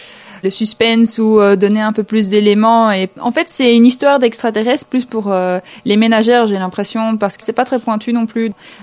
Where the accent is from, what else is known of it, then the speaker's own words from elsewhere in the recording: France; c'est une série qui est sortie en 2003 chez nous, en France.